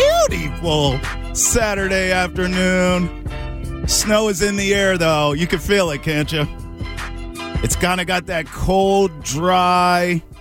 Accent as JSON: {"language": "English", "region": "Maryland", "country": "United States", "lives_now": "Boston, United States", "said": "Like, I'm from Maryland, right?"}